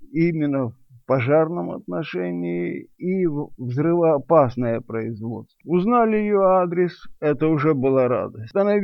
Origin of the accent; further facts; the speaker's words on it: Novyi Buh, Mykolaiv Oblast, Ukraine; Поскольку мы эвакуировались из Нового Буга, Николаевской области